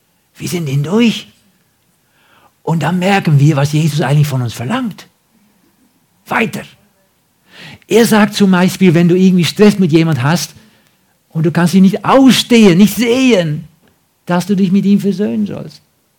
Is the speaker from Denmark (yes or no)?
no; Netherlands; German is a second language; now in Germany; Ich bin ja Holländer.